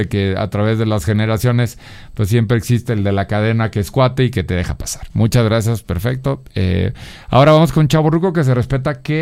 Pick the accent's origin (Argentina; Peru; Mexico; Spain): Mexico; Celaya, Guanajuato; No, sí, como yo soy de Celaya, güey. Entonces en Celaya creo que no había esa madre, ¿no?